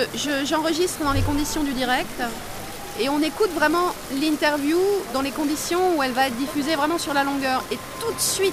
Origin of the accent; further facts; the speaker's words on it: Grand Est, France; born there; Non, je suis né en Lorraine.